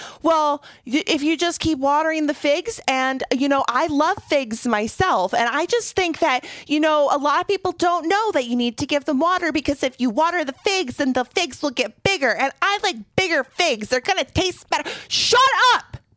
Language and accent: English; Michigan, United States; growing up in Michigan, Midwest, all those like stinging nettles